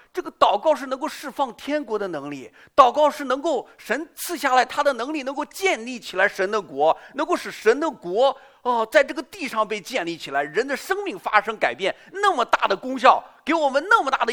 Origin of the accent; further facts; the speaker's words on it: China; 就是我们中国人叫做国骂